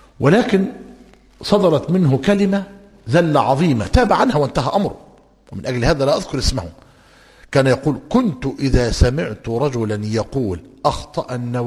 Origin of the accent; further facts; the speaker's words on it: Egypt; وهذا الأمر بدأ يطل برأسه منذ وقت غير قليل في بلادنا مصر